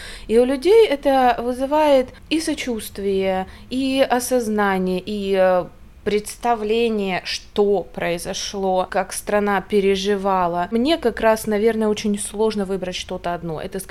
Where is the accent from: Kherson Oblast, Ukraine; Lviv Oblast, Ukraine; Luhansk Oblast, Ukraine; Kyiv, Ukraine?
Luhansk Oblast, Ukraine; Я сама родом с Луганской области. Это мой дом